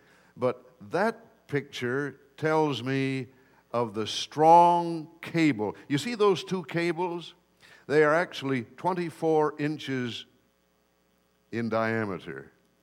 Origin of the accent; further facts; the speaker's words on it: Michigan, United States; It's called the Big Mac Bridge in Michigan. I grew up in Michigan